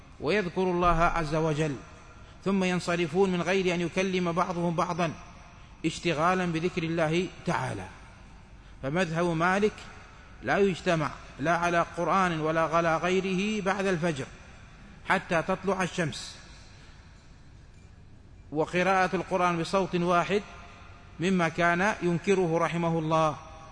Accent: Morocco; من يجيز قراءة الجماعة القرآن على لسان واحد كما يفعل عندنا بالمغرب

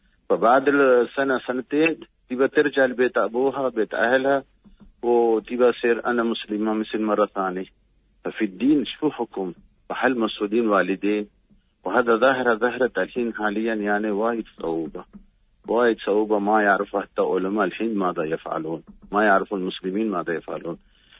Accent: India; Arabic is a second language; عندنا في الهند

